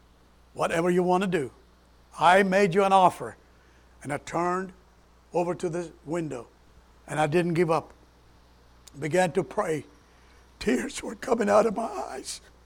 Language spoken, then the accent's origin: English; Memphis, Tennessee, United States; I'm from Memphis, Tennessee.